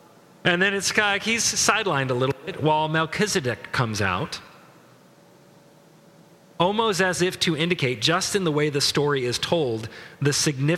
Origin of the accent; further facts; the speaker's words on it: Salem, Oregon, United States; born there; And I'm thrilled because I was born in Salem. He was not the king of Salem, Oregon.